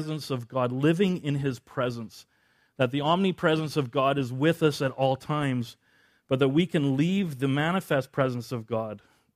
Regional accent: Manning, Alberta, Canada; We're from Manning, Canada. Where's that? It's way north.

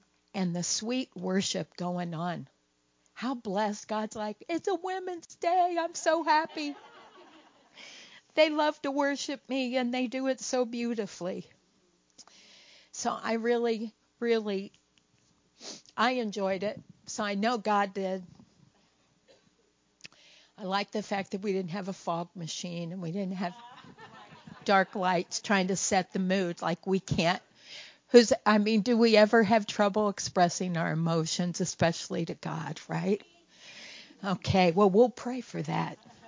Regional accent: Kentucky, United States; So I'm from Kentucky, and we sang a lot.

